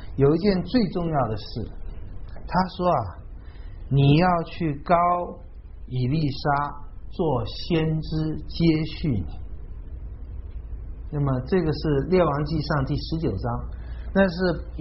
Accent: Taiwan; 我们小的时候在台湾已经是这么富有了

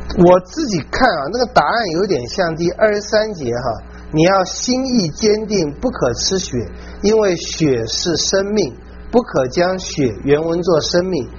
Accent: China; 我们中国人

